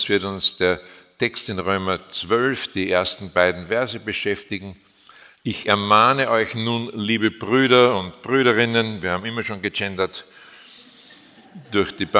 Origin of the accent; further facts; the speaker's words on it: Linz, Upper Austria, Austria; born there; Baujahr 1950, gebürtig in Linz in Oberösterreich. Ich bin in sehr prekären Verhältnissen aufgewachsen.